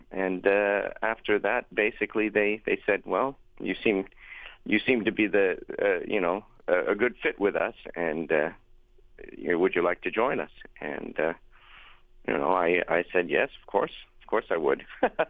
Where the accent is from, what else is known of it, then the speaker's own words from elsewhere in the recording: Canada; So she knew me quite well from Canada, as I'm Canadian.